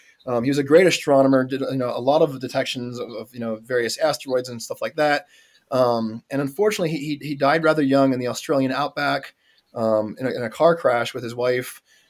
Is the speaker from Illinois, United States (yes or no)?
no; York, Pennsylvania, United States; I grew up in Pennsylvania, in York, Pennsylvania. I grew up pretty close to Philly.